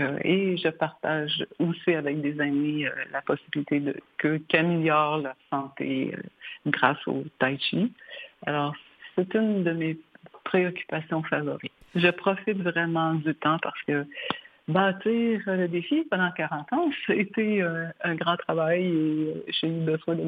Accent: Montreal, Quebec, Canada; now in Magog, Canada; Ce que j'adore le plus, c'est que je vis à la campagne maintenant. Je suis Montréalaise d'origine depuis 5 ans. Je suis à Magog.

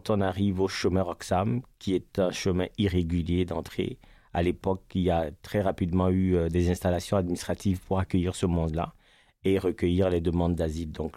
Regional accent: Togo; moved away as an adult; also born or lived in United States; now in Canada; Moi, je viens d'Afrique, un petit pays coincé du côté de l'ouest de l'Afrique qui s'appelle le Togo. Et j'ai quitté le Togo en 2017, au début des années 2017

